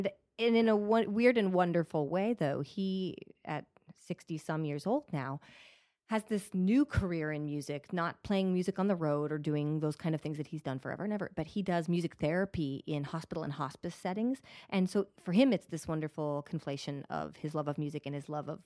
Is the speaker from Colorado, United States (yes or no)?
yes; Colorado, United States; No, I grew up in Colorado.